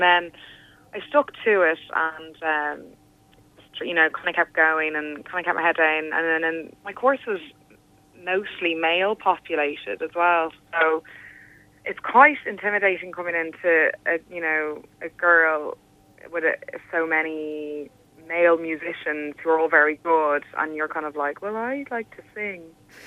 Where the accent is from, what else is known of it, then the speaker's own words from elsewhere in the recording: Dublin, Leinster, Ireland; I'm from Dublin, and I was coming towards the end of my schooling in Dublin